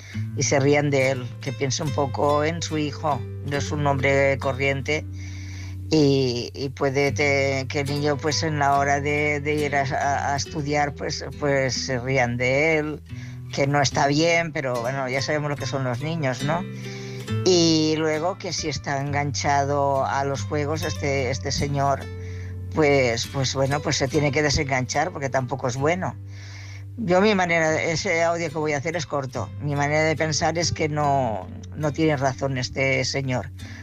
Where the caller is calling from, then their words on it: Barcelona, Catalonia, Spain; de Barcelona